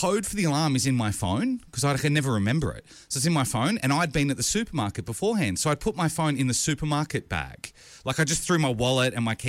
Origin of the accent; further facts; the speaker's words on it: New South Wales, Australia; I grew up in New South Wales. We've always kept our sauces in the fridge.